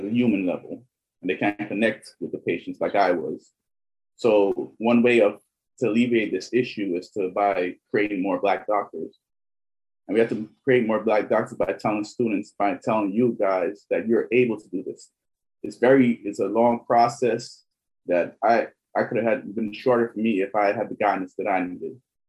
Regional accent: Brooklyn, New York, United States; also born or lived in Georgetown, Guyana; I'm born in Georgetown, Guyana, but I was raised in Flatbush, Brooklyn, New York, same as Pierre.

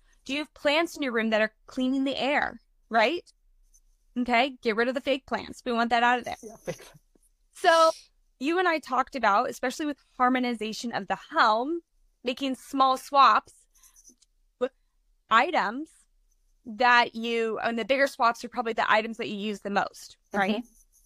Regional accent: Kansas, United States; Oh, by the way, I'm from Kansas.

